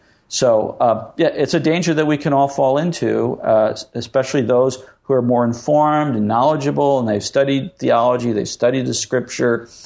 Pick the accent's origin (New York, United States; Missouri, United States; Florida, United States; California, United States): Missouri, United States; St. Louis; I'm glad I'm getting that question from a St. Louis caller because I'm from St. Louis.